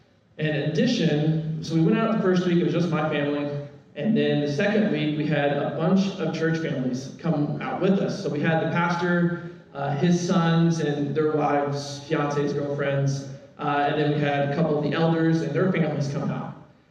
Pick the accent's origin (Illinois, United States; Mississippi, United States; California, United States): Illinois, United States; I come from Illinois where it's cold normally on Christmas, so that was different.